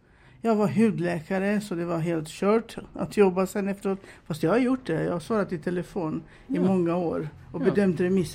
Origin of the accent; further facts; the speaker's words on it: Romania; moved away as an adult; now in Sweden; Ja, jag är från Rumänien förresten. Mm. Kom hit 1983. Mm. Hade ett år kvar på min utbildning. Kom hit med mina föräldrar.